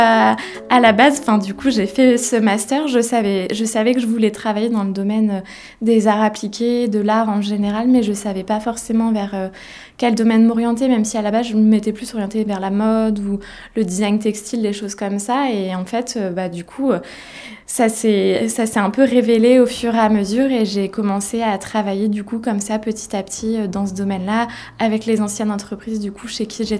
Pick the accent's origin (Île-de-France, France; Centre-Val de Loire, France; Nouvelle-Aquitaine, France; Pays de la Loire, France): Centre-Val de Loire, France; Blois; now in Montauban, France; je suis originaire de Blois, enfin en Sologne plus particulièrement, région Centre-Val de Loire du coup. Et je suis arrivée à Montauban en 2012 pour mes études du coup.